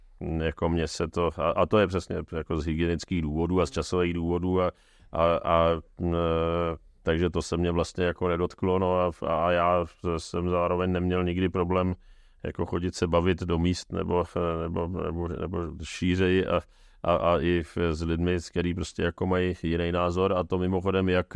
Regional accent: Prague, Czechia; tak já jsem vyrůstal v Dejvicích

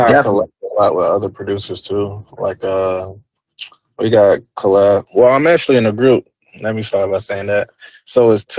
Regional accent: Fayetteville, North Carolina, United States; also born or lived in Sanford / Elizabethtown; now in Atlanta, United States; I grew up between Fayetteville and Sanford. That's where I grew up.

